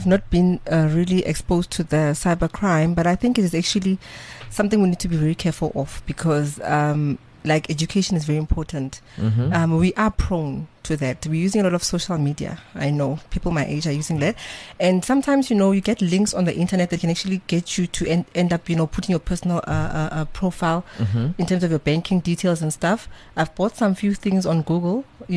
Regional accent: Gauteng, South Africa; I'm from Gelreksdal in the East Rand

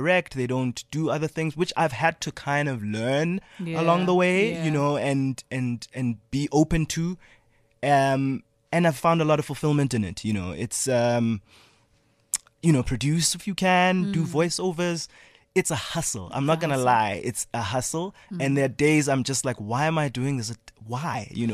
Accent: South Africa; So, it was tough, you know, growing up in South Africa.

